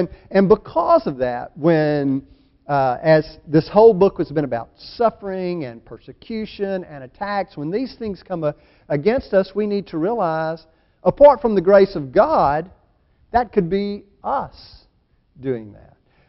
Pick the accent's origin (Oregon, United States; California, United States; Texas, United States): Texas, United States; Orange; born there; The fact that I was born in Orange, Texas, to Christian parents who didn't send me to church but brought me to church